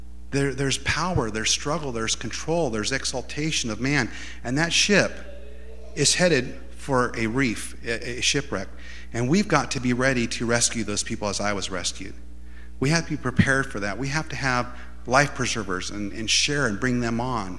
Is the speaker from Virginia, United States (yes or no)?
no; Los Angeles, California, United States; moved away; Now, I'm from Los Angeles originally, and some of those lanes, there's 8 lanes.